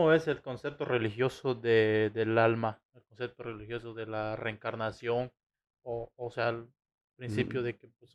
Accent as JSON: {"language": "Spanish", "country": "Mexico", "said": "como latinos, como mexicanos"}